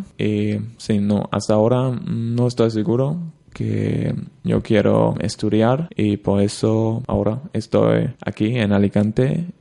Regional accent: Dortmund, North Rhine-Westphalia, Germany; Spanish is a second language; now in Spain; Sí, yo soy de Alemania, de una ciudad muy, muy fea de Alemania. Se llama Dortmund.

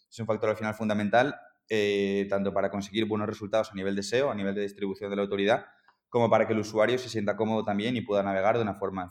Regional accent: Madrid, Community of Madrid, Spain; Bueno, soy un chico de Madrid

